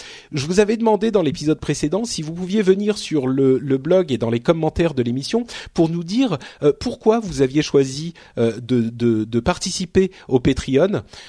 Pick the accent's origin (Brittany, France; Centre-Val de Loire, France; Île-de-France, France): Île-de-France, France; Paris; born there; moi je suis un parisien né, je suis un parigot tête de veau moi.